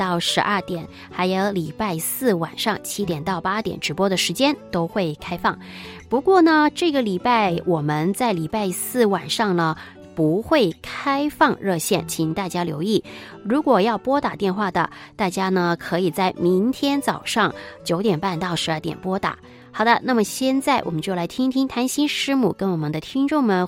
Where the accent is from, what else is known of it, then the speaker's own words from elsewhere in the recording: China; 那可以看到其实我们中国人呢有很多这一些的传统是来自于异教文化的